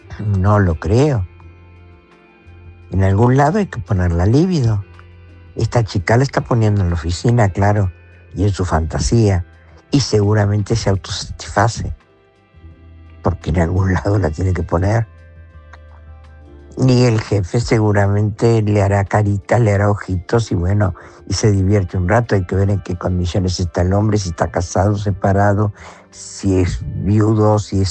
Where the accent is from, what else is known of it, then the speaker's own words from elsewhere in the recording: Argentina; yo les hablo, soy argentina, soy profesional